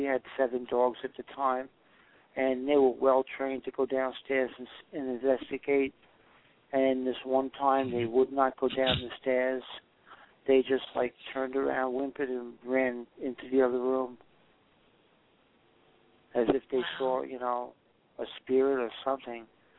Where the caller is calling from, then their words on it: Maine, United States; I'm in northern Maine.